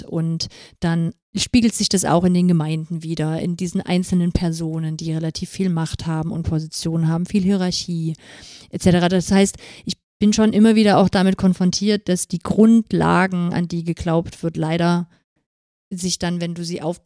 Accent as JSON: {"language": "German", "region": "Saxony", "country": "Germany", "said": "Ja, aber ich komme aus Sachsen."}